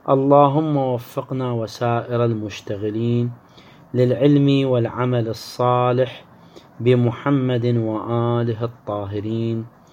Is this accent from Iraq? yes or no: yes; Iraq; العراق يراد منها الدولار. من نقول ورقة إشارة إلى المئة دولار، لأن الأخوة اللي في الخليج ما يعرفون هاي لهجتنا.